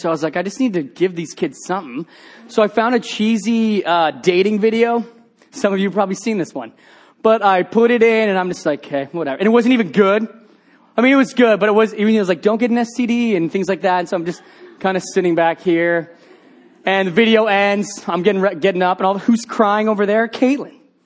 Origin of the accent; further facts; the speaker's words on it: Indonesia; I grew up in Indonesia as a missionary kid and grew up in a Christian home.